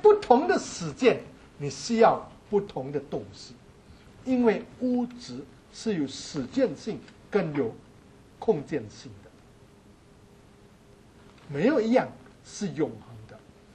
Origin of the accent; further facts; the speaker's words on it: Indonesia; moved away as an adult; now in Taiwan; 在印尼从来没有冬天的，所以我们在印尼长大的，我们从来不需要一备什么冬天的衣服。当我们一家四个人从印尼搬到台湾的时候，我们八月份到台湾